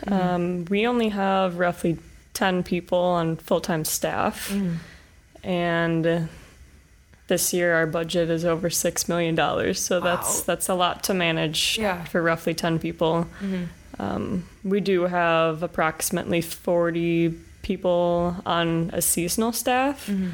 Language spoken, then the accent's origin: English; Lake Michigan, United States; And I grew up on Lake Michigan, so I've always lived on the Great Lakes